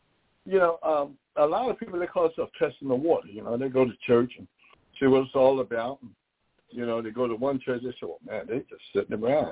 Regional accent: New York, United States; So I came from New York to Carolina.

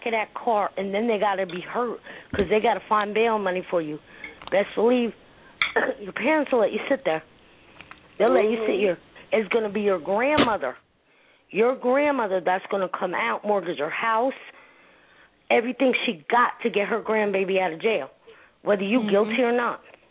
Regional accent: Newark, New Jersey, United States; now in Atlanta, United States; because I'm from Newark and I'm down the A.

